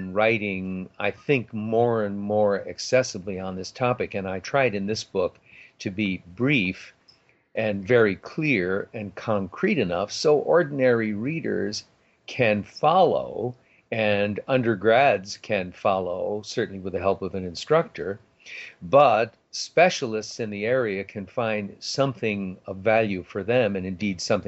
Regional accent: New York City, New York, United States; I grew up in New York City

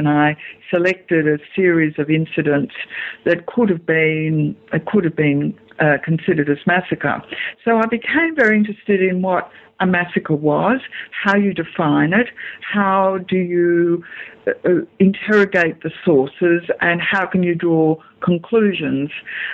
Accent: Australia; as an Australian historian

